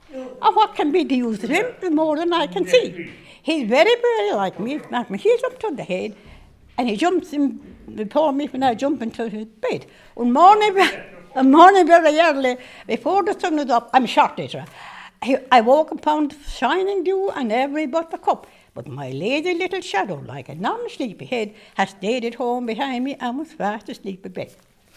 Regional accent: Ireland; I'm Irish, but the Irish got in my nerve.

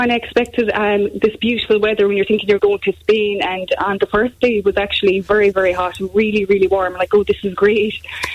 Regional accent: Rathmore, County Kerry, Ireland; I'm actually from Rathmore, but I'm actually teaching in Sculvera in Kanturk.

